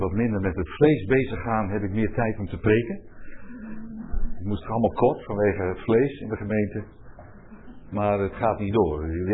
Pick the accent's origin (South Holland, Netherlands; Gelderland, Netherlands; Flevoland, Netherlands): South Holland, Netherlands; Boskoop; En dan zie je pas, oh, dit is Boskoop. Verder staat het niet op de verkeersborden als waar ik vandaan kom.